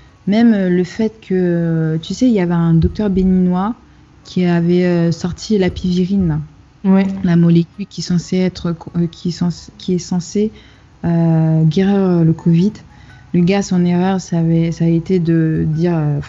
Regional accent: Cameroon; Moi, je sais qu'au Cameroun, à l'époque où j'ai grandi au Cameroun

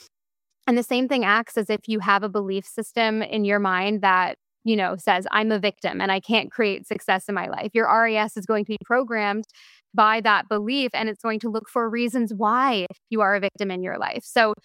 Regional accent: Toronto, Ontario, Canada; moved away as an adult; now in London, United Kingdom; I am a 28-year-old girl. My parents didn't have a lot of money. Like, they're artists. Like, I grew up in Toronto, Canada, and then I moved to London when I was 19.

